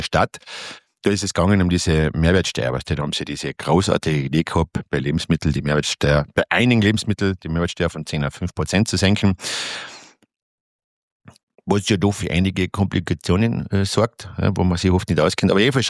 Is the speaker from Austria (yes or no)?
yes; Austria; Gott, bei uns in Österreich verhältnismäßig ist es noch einmal okay.